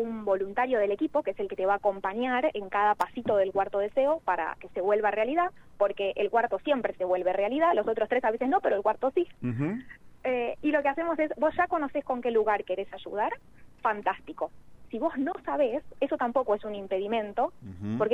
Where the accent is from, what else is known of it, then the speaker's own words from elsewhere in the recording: Lanús, Buenos Aires Province, Argentina; soy de Lanús, así que no estoy tan lejos.